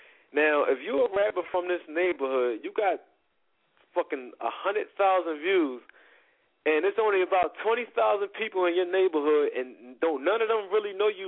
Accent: Philadelphia, Pennsylvania, United States; when I say I'm from Philly, like, I'm the definition of it.

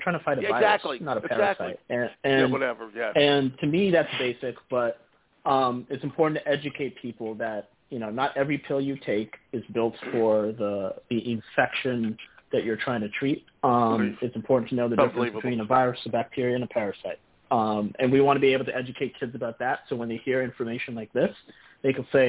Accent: Burlington, Ontario, Canada; also born or lived in Timmins, Canada; I grew up mainly in Burlington, Ontario, so outside Toronto

